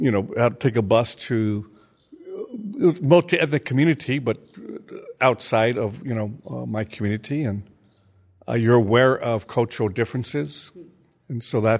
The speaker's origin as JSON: {"language": "English", "town": "East Los Angeles", "region": "California", "country": "United States", "tie": "born or raised there", "said": "I grew up in East Los Angeles, a barrio within Los Angeles."}